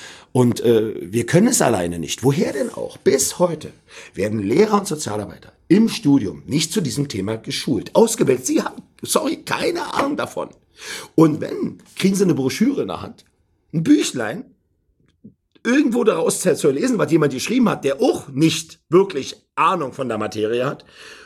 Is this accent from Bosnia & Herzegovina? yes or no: no; Berlin, Germany; ich komme aus Berlin-Neukölln und ich komme aus dem Kampfsport.